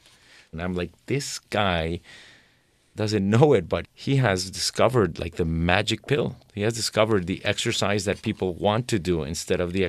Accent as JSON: {"language": "English", "country": "Colombia", "tie": "born or raised there", "said": "I grew up in Colombia also, so I knew what was happening in the country."}